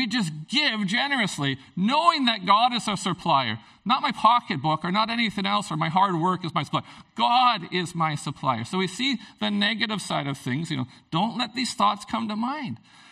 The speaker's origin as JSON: {"language": "English", "town": "Prince Rupert", "region": "British Columbia", "country": "Canada", "tie": "born or raised there", "said": "some friends of ours that I grew up with in Prince Rupert."}